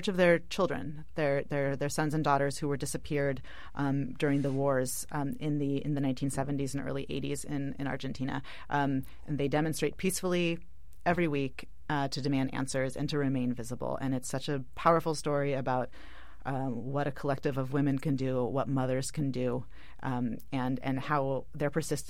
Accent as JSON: {"language": "English", "country": "United States", "said": "because I'm an American. I have a very limited perspective."}